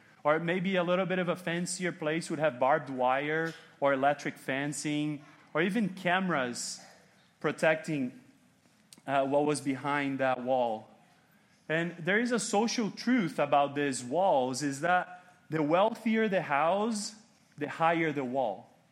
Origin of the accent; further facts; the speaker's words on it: Brazil; When I was growing up in Brazil, there was something that when you would drive around, you would see it all the time.